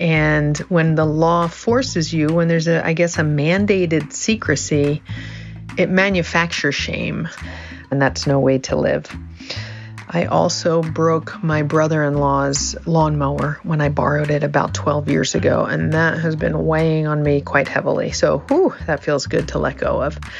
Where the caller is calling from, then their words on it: Florida, United States; moved away as an adult; I am calling in from the Netherlands, where I don't have to keep secrets about who I am or who I love.